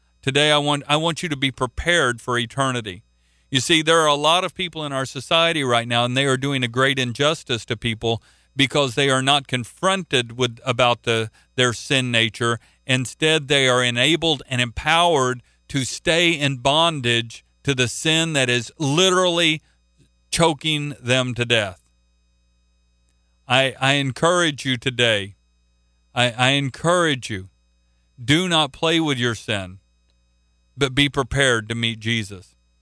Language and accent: English; Oklahoma, United States; Well, God, I'm an American. That answer won't get me in. I'm from Oklahoma.